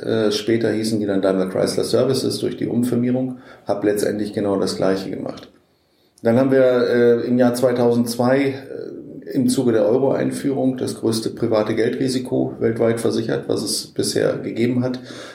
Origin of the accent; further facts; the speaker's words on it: Bremen, Germany; also born or lived in Wiesbaden; Jahrgang 1964, geboren in Wiesbaden, aufgewachsen in Bremen, 20 Jahre.